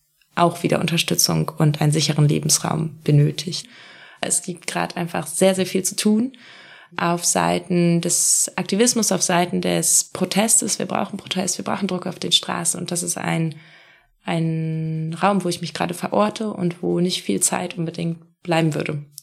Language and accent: German; Northern Germany, Germany; Ich komme aus Norddeutschland, das ist einfach nah an der Küste zum Beispiel, ganz praktisch gesehen.